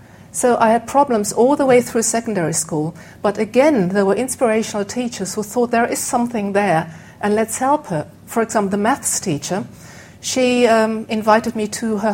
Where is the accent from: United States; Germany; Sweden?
Germany; accent: German and Scottish twang; As you can hear from my background, I'm not Scottish, although I tend to talk, if I had a glass or two of wine, with a mixture of a German and Scottish twang